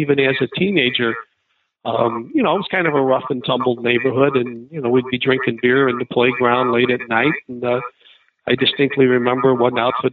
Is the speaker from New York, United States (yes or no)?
no; Chicago, Illinois, United States; Well, I grew up in Chicago. I grew up in an Italian neighborhood that had gangsters.